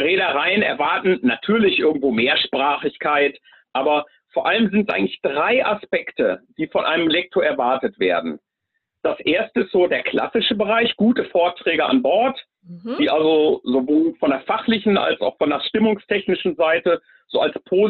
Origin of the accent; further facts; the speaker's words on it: Bielefeld, North Rhine-Westphalia, Germany; ich bin 55 mittlerweile schon, kaum zu glauben. Ich komme eigentlich aus Bielefeld in Ostwestfalen